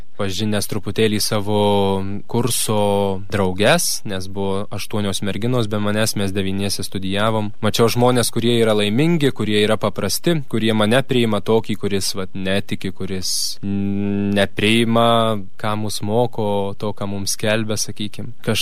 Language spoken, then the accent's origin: Lithuanian; Vilkaviškis, Marijampolė County, Lithuania; man 23 metai, esu iš Vilkaviškio